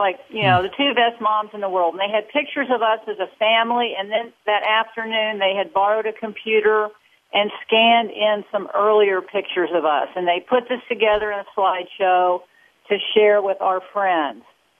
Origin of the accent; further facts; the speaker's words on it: Texas, United States; I was born and raised in Texas, but I have practiced law other places